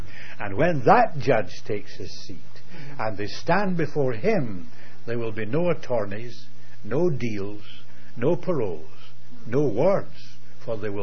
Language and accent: English; Scotland, United Kingdom; I'm a Scot.